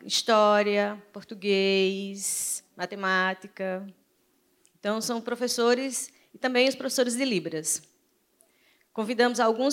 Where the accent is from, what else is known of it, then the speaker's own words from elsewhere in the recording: João Pessoa, Paraíba, Brazil; Eu sou de João Pessoa, na Paraíba, mas trabalho na UFCG, em Campina Grande.